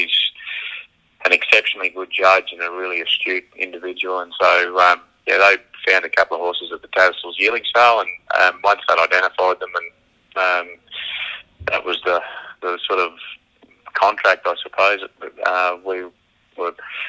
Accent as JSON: {"language": "English", "country": "Australia", "said": "as an Aussie"}